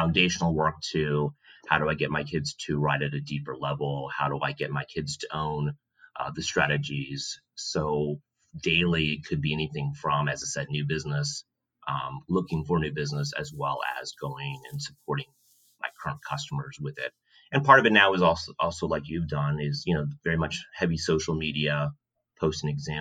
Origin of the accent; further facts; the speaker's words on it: Florida, United States; I was raised in South Florida, product of the Broward County Public School System. Grew up extremely poor